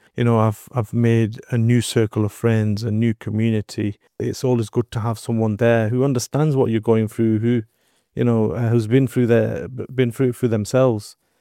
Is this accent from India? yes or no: no; Bolton, North West England, United Kingdom; obviously I'm from Bolton, Greater Manchester.